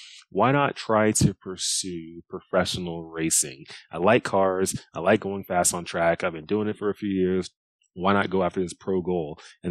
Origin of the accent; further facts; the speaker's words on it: Dallas, Texas, United States; You know, when I was growing up, originally I'm from Dallas, Texas. Both of my parents had immigrated from Nigeria to the U.S.